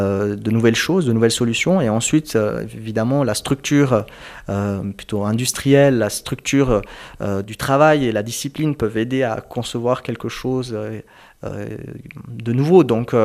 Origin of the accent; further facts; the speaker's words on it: Germany; now in Switzerland; Je suis d'origine turque et kurde. J'ai grandi en Allemagne et j'ai fait ma scolarité ici en Suisse.